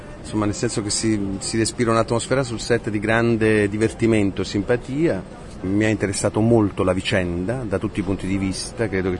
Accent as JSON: {"language": "Italian", "town": "Naples", "region": "Campania", "country": "Italy", "said": "io ne so qualcosa essendo napoletani"}